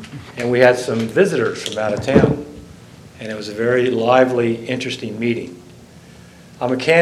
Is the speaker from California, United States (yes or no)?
no; Delaware, United States; born there; I live in Prime Hook Beach. I was born in Sussex County, and I love Sussex County.